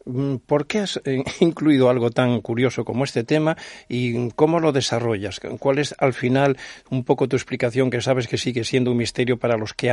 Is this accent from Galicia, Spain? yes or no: yes; Galicia, Spain; muchísima gente aquí en mi tierra, en Galicia